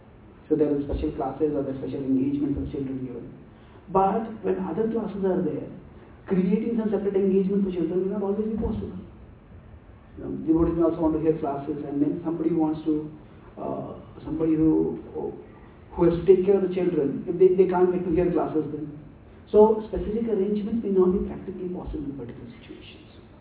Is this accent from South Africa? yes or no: no; India; I'm coming from India, I'm from Brahmacharya